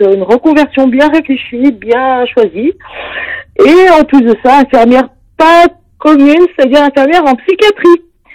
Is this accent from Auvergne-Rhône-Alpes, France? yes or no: yes; Barreau, Auvergne-Rhône-Alpes, France; now in Voiron, France; Et sinon, moi, je viens de l'autre côté de la vallée du Brézégodon, du côté de Pontcharra-sur-Bréda, une petite commune qui s'appelle Barreau, notamment qui est connue pour son fort, pas loin de Chambéry. Et du coup, je viens de là-bas.